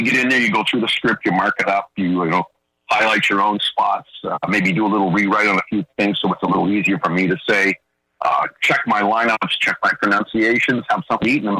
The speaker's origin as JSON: {"language": "English", "town": "Kirkland Lake", "region": "Ontario", "country": "Canada", "tie": "born or raised there", "also_born_or_lived": "Peterborough", "said": "But I was in Kirkland Lake by the time I was 8 years old."}